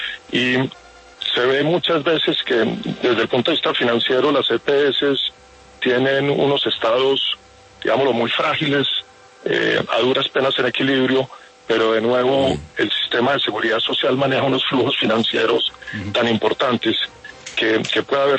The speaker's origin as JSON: {"language": "Spanish", "country": "Colombia", "said": "como colombianos"}